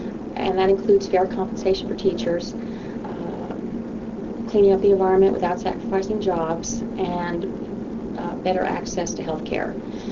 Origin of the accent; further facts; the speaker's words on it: Albuquerque, New Mexico, United States; born there; I myself am of Hispanic descent. I was born in Albuquerque, New Mexico. My mother came from Mexico, my father's from Spain.